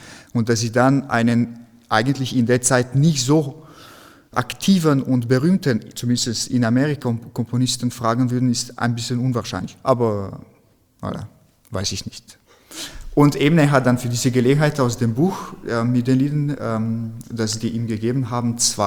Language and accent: German; Slovenia; German is a second language; Zum Beispiel in Slowenien, wo ich herkomme, ist fröhliche Musik ein bisschen anders